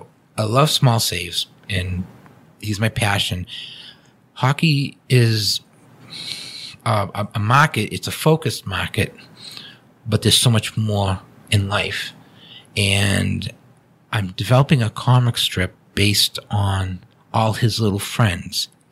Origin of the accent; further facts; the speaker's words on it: Watertown, Massachusetts, United States; I'm Watertown, Massachusetts was my hometown. Just loving hockey and then growing up watching them when they were with WHA